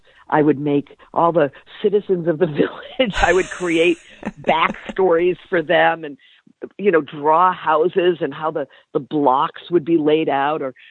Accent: Rhode Island, United States; I was a blue-collar Italian-American kid growing up in a depressed mill town in Rhode Island, but I had that big dream.

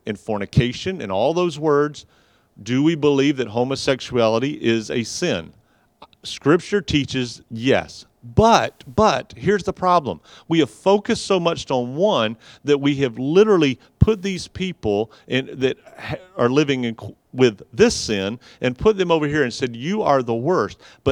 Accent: the South, United States; but I grew up in the South, okay?

